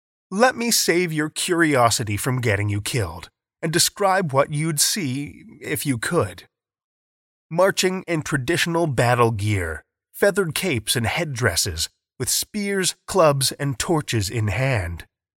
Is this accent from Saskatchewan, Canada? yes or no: yes; Saskatoon, Saskatchewan, Canada; my hometown of Saskatoon was the coldest place on the planet